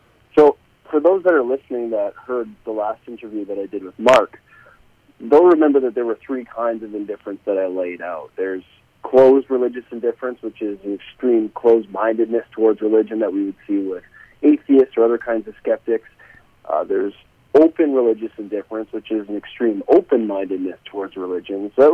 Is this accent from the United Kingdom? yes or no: no; Canada; No, I'm actually from a little farther north. I'm in central Canada.